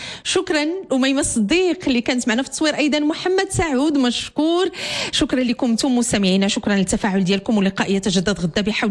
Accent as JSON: {"language": "Arabic", "country": "Morocco", "said": "احنا كمستهلكين مغاربه"}